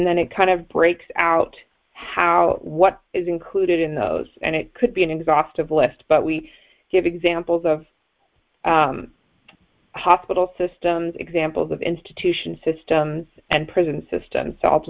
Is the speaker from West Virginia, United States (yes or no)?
no; Los Angeles, California, United States; from Los Angeles.